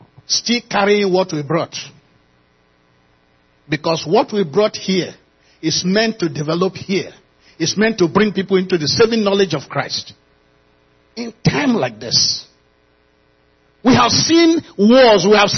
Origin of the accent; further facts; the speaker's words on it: Nigeria; No amount of thing you offer me to make me say, I am no longer from Nigeria. And when I get into Nigeria, there's a tribe I came from.